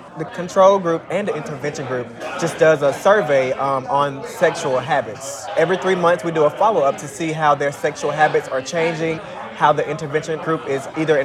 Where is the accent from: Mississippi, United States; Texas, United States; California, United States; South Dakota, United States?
Mississippi, United States; Jackson; from Jackson, Mississippi.